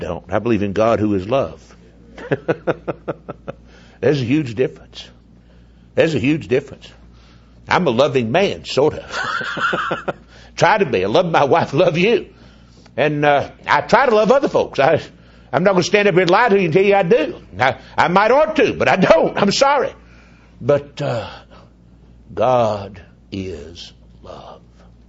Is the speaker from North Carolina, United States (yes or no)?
yes; North Carolina, United States; born there; I was born in Bladen County, North Carolina, 1950.